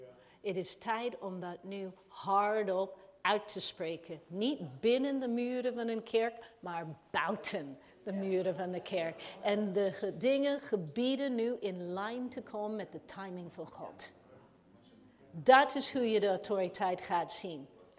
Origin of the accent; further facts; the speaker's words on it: Canada; now in Amsterdam, Netherlands; Weet je, ik ben in Canada opgevoed. Ik hield van sneeuw daar, omdat men daar goed mee kon omgaan.